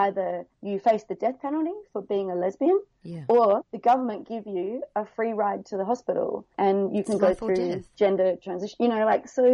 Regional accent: Adelaide, South Australia, Australia; also born or lived in Hong Kong; I mean, I'm a Caucasian. I'm from Adelaide originally, but 14 years in Hong Kong.

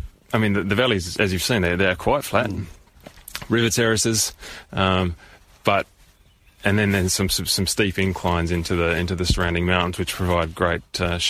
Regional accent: Queensland, Australia; I think despite being from Queensland, I'm told my accent isn't that broad, and so not too many. I mean, talking to me, probably a lot of people wouldn't know that I'm Australian.

